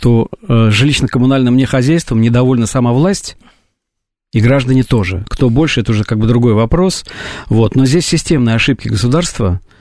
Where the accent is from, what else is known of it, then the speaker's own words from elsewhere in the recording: Saratov, Saratov Oblast, Russia; Вот тот же факт в Саратове. Почему он мой родной город, я там учился, у меня там куча родственников живет.